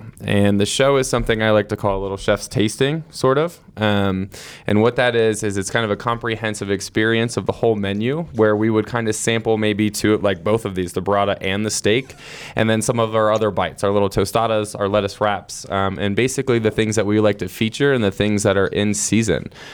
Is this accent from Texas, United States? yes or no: no; Cincinnati, Ohio, United States; I'm from Cincinnati, so our chili is a little bit different over there.